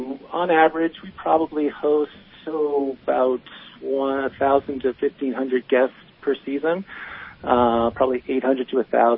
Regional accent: New England, United States; You know, I grew up in New England, and I just had a strong desire to be in the mountains.

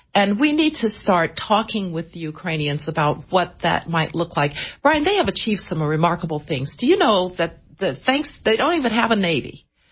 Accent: United States; Well, I'm an American

